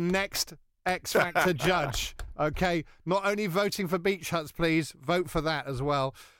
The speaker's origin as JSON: {"language": "English", "town": "Whitstable", "region": "South East England", "country": "United Kingdom", "said": "I'm from Whitstable in Kent."}